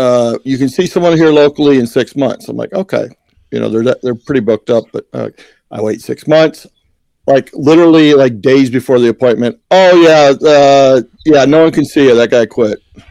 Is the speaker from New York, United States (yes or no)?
yes; New York, United States; I go by instincts. I'm from New York. And that's how we do it, by instincts.